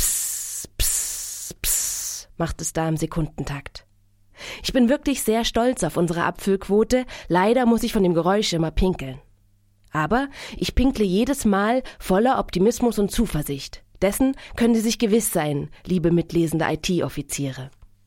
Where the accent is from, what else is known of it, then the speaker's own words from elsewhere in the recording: Erfurt, Thuringia, Germany; born there; now in Leipzig, Germany; Ich bin Autorin. Ich bin in Erfurt geboren und lebe jetzt in Leipzig.